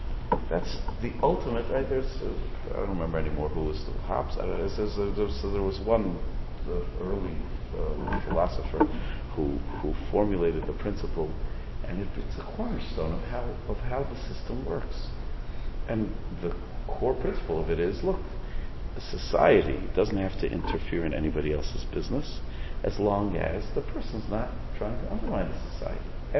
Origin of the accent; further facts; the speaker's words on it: Canada; now in United States; I'm a Canadian, I'm not supposed to know this. Okay, but it has 3 branches. What it has the administration, right, the executive branch, it has the legislature, the Congress, and it has the judiciary. Very good, okay. I did have to learn this from my citizenship test.